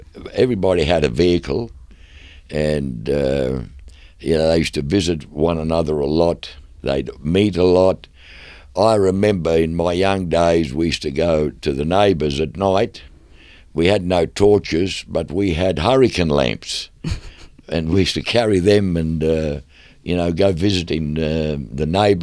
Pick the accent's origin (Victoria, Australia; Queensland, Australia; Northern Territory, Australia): Queensland, Australia; English is a second language; we lived out in the bush. And I went to school, and of course I couldn't speak a word of English.